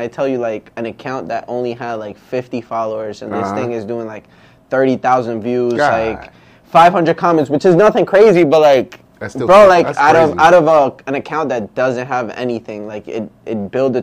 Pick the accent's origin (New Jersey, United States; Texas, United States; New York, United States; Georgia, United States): New York, United States; I come from New York, bro. In New York, you get tickets for whatever, bro.